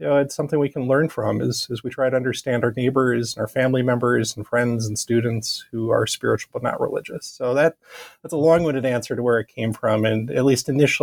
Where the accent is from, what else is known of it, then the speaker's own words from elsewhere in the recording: Minnesota, United States; he knew that I was from Minnesota and that I'm kind of tall and I'm Swedish by ancestry.